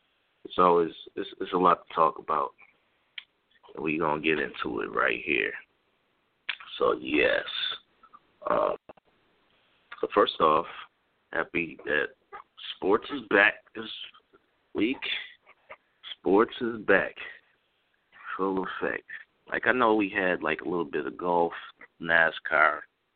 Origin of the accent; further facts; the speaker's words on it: Buffalo, New York, United States; You know, I'm from Buffalo, I always rep the Yankees.